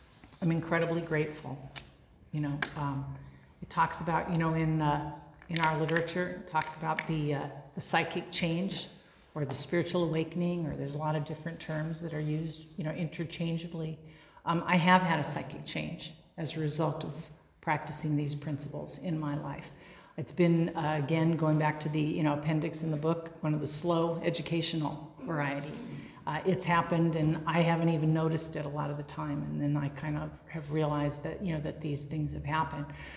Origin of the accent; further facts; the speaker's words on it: Venice, California, United States; I didn't usually wear shoes because I'm from Venice, and tough broads from Venice Beach have to be able to walk down alleys with broken glass and step on lit cigarette butts